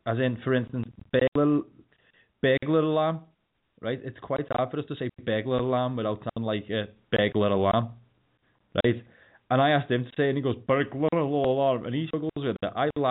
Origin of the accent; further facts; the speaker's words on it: Liverpool, North West England, United Kingdom; everybody who's from Liverpool, we're all passionate from here.